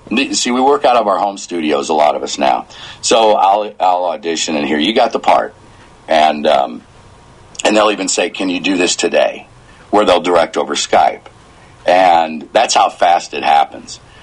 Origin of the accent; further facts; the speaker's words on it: St. Louis, Missouri, United States; because I live in St. Louis now, my hometown, I had moved back